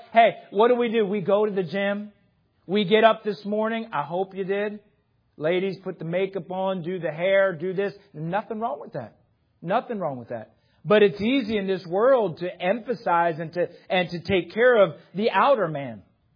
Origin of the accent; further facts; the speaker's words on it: New Jersey, United States; And I'm a Yankee from New Jersey, down here with the West Virginia, respectfully, hillbillies.